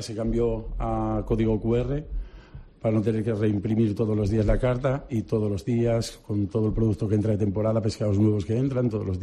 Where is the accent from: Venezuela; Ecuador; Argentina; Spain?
Spain; Asturias; yo vengo de Asturias, del Cantábrico